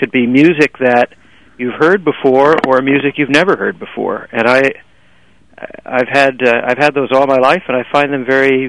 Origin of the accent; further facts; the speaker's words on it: California, United States; I grew up in California, just over the hills from Berkeley, and … was kind of a hometown band for us.